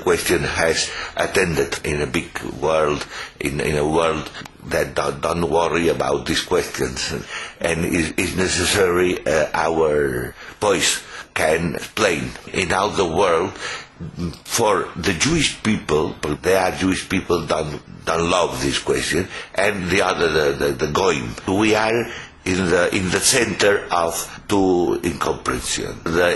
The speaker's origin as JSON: {"language": "English", "town": "Mallorca", "region": "Balearic Islands", "country": "Spain", "first_language": "Catalan", "second_language": "English", "said": "First, I write in Catalan, is our language in Mallorca"}